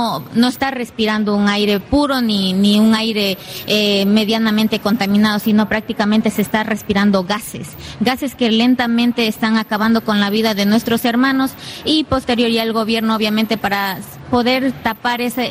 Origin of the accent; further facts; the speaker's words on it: Amazon, Ecuador; yo soy de Ecuador, del sur de la Amazonía ecuatoriana, del pueblo Xorarután. Bueno, nosotros como joven estamos aquí en Colombia en la COP16